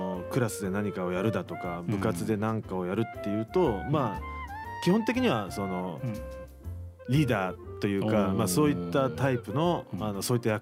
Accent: Kanagawa, Japan; also born or lived in Tokyo; 生まれは東京なんですよ。

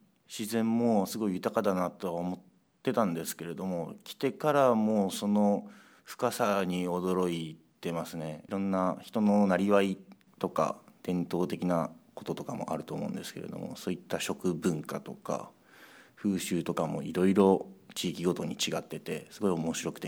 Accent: Hekinan, Aichi, Japan; 愛知県の碧南市です。

